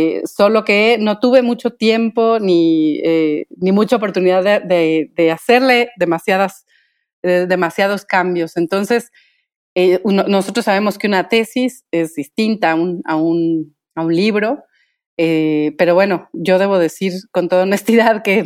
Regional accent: Michoacán, Mexico; estudié la licenciatura en Historia en la Universidad Michoacana de San Nicolás de Hidalgo. Soy originaria de Michoacán.

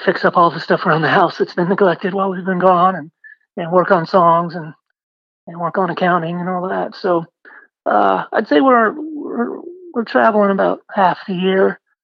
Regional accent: Maine, United States; And I'm sure when he found out I was from Maine, that spurred on his interest in me a little bit. Those Maine guys like to stick together, you know.

